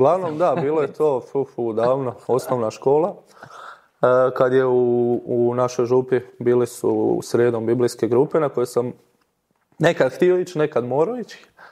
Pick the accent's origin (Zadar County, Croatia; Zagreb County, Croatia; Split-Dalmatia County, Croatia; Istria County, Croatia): Zagreb County, Croatia; Gornja Greda; Župa Lupoglav, ovdje... Blaženog Augustina Kažotića Lupoglav, selo Gornja Greda pored Lupoglava. Okolica sad, Dugog Sela.